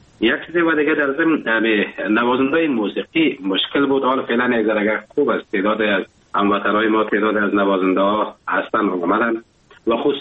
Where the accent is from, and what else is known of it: Afghanistan; now in Germany